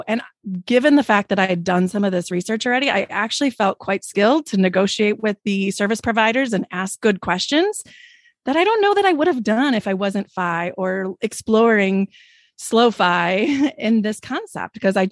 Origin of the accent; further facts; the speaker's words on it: Wisconsin, United States; And my daughter had an accident in Texas. I'm from Wisconsin